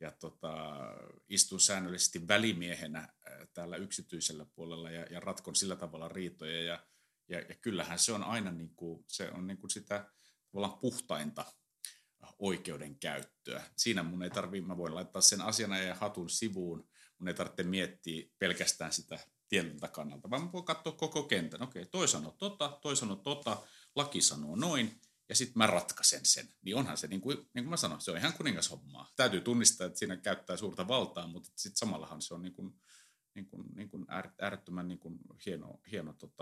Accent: Pieksämäki, South Savo, Finland; Ja itse olen Pieksämäeltä, eli Etelä-Savosta, että ne ei ihan ole vierekkäin, mutta kuitenkin sitä samaa savolaista geeniperimää kannamme

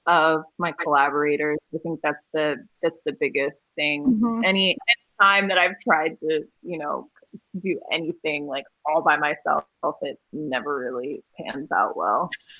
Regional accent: Fresno, California, United States; teaching mindfulness workshops to kids in Fresno from my hometown community.

